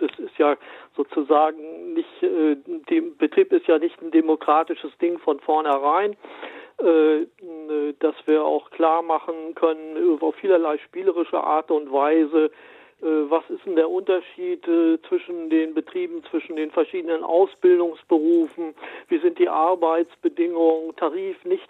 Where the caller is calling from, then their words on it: Lower Saxony, Germany; guten Tag. Ich komme mitten aus der Lüneburger Heide